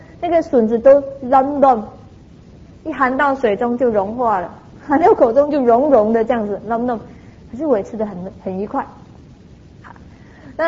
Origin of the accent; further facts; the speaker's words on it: Taiwan; 这个他们那些我们台湾人损福损的很厉害啊